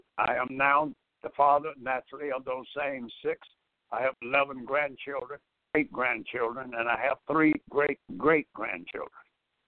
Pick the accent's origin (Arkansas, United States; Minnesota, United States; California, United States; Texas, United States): Arkansas, United States; Warren; moved away as an adult; also born or lived in Rising; I was born 91 years ago in Arkansas. I'm originally from Rising, Arkansas. And I was raised in Warren, Arkansas. When I graduated from high school in Warren, I left Arkansas, Los Angeles, where my mother was, to join her there.